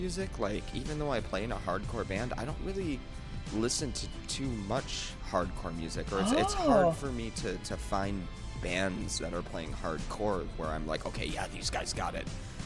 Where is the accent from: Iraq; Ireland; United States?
United States; Midwest; So we grew up playing, like, pop punk or alternative, you know, growing up in the Midwest and whatnot.